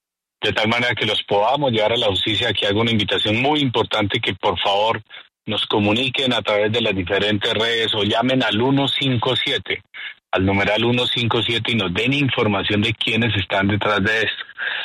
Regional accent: Colombia; Aquí somos colombianos

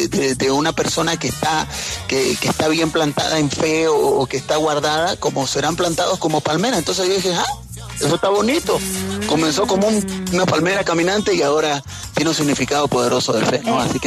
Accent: Bolivia; aunque venimos nosotros de Bolivia, el sonido que traigo es un sonido al que bauticé como dreadcore

